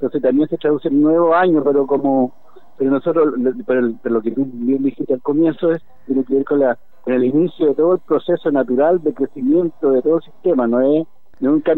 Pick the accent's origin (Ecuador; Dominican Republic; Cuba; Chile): Chile; es una cosa que deberíamos celebrar como chilenos